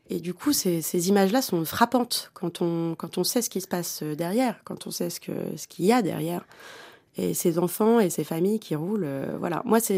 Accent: Beauvais, Hauts-de-France, France; Moi, je suis originaire de Beauvais, en Picardie.

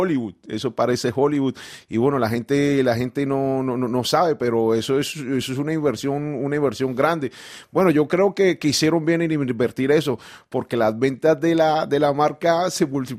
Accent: Colombia; estoy muy contento que este año en mi país, en Colombia, hubo un cambio de bando en el poder

